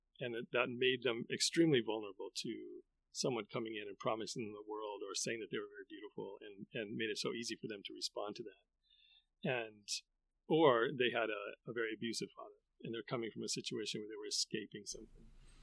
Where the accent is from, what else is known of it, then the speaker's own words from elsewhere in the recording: Los Angeles, California, United States; also born or lived in Japan / Texas; But before that, I lived in Japan for 8 years. I grew up here in Los Angeles.